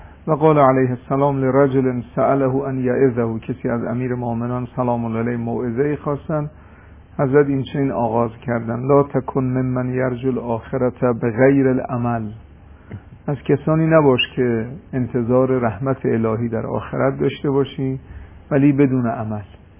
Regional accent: Mashhad, Razavi Khorasan, Iran; خب من مشهدی هم خراسانی هم

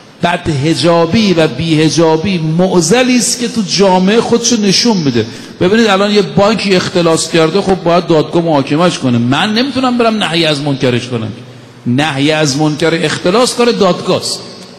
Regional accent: Qom, Iran; ما زمان طاغوت، ما بچه قمیم

